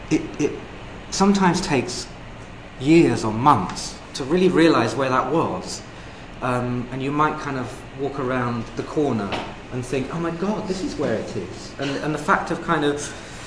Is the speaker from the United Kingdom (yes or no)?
yes; London, United Kingdom; I was born and raised in London, and apart from the 3 years I spent in Nottingham studying, I had lived in London all my life